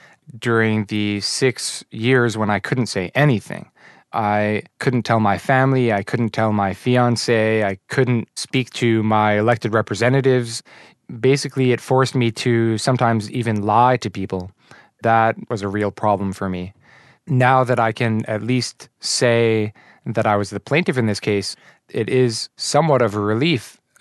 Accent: United States; my feeling being I'm an American and I can always talk to an attorney and no one can tell me that I can't.

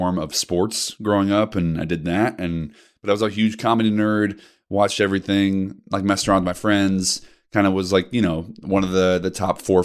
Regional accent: Naperville, Illinois, United States; I was raised out in the burbs of Chicago, Naperville, if you've heard of it.

